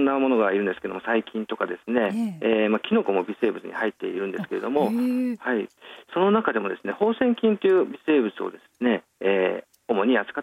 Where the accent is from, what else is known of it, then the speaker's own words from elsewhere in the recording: Yamanashi, Japan; はい、もう地元のね、FM 局なので。